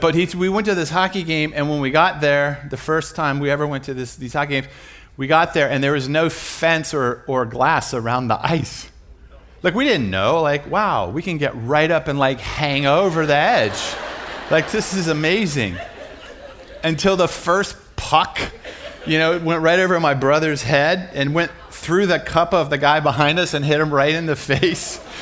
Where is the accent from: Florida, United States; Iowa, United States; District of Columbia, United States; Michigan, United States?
District of Columbia, United States; Washington; This is from my kids in D.C. So I'm from Washington, D.C.